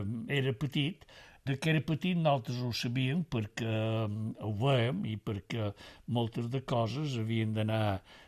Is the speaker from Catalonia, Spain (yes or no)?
no; Biniali, Balearic Islands, Spain; born there; Vaig néixer a Biniali, que pertany a l'Ajuntament de Sencelles, dia 13 de desembre de 1938.